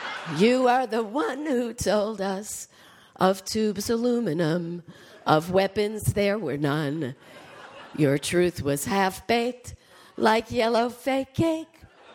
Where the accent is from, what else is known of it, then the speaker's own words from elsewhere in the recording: California, United States; But I'm the athlete in the group because I come from California.